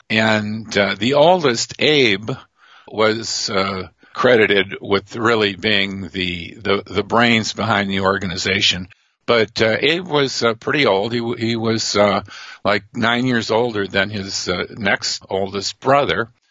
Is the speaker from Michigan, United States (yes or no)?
yes; Detroit, Michigan, United States; Well, hearing stories growing up in Detroit, because everyone who has a two- or three-generation pedigree has a purple gang story, apparently.